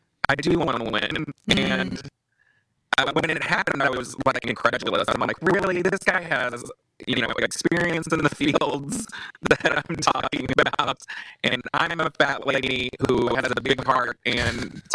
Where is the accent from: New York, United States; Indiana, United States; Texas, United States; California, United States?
Texas, United States; you know, I'm originally from Texas, and watching people that I love be targeted and forced out of the houses and homes that they've built